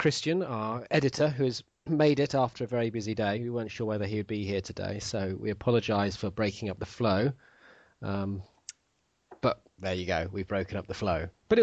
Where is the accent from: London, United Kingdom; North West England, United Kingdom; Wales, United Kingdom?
North West England, United Kingdom; I come from the Northwest, technically.